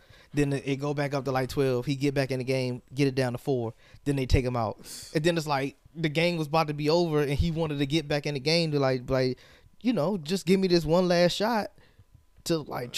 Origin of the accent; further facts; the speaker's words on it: Detroit, Michigan, United States; I'm from Detroit.